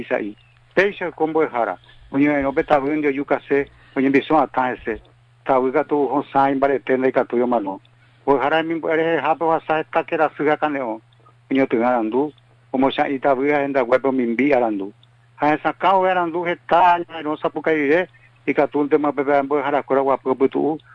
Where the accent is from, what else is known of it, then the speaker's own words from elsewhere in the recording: Corrientes, Argentina; No, pero yo soy correntino, genial, vengo correntino.